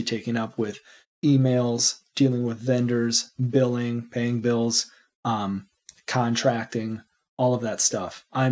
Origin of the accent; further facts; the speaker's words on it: Iowa, United States; I'm from Iowa.